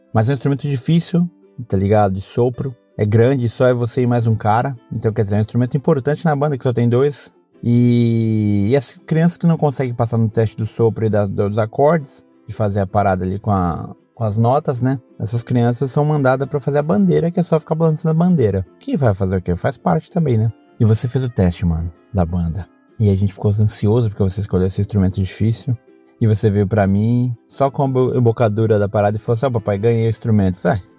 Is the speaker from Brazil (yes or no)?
yes; Brazil; Embora eu sempre fale que nós somos brasileiros, né?